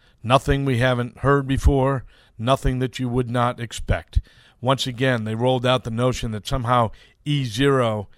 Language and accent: English; Ireland; No, see, I'm an Irishman